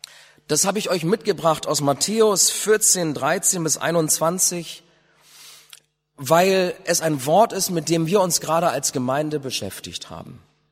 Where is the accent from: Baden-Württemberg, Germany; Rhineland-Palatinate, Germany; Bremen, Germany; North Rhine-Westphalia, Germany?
Bremen, Germany; ich bin hier in Bremen aufgewachsen. Ich bin 38 Jahre alt